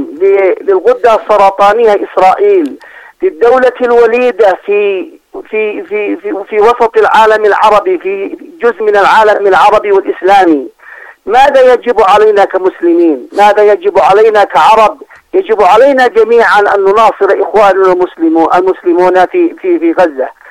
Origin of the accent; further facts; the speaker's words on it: Yemen; نحن كشعب يمني كأمة تحمل هم هذه